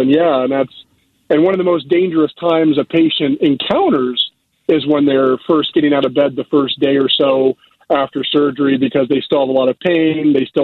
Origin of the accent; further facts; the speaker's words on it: Dover, Ohio, United States; because I'm from Northeast Ohio originally. I grew up in a small town called Dover